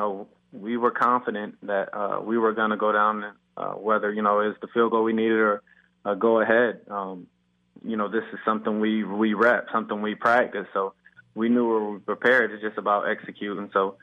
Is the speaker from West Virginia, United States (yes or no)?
no; Syracuse, New York, United States; You know, growing up in Syracuse, I knew I needed something different. And I also have some family down south in Orlando.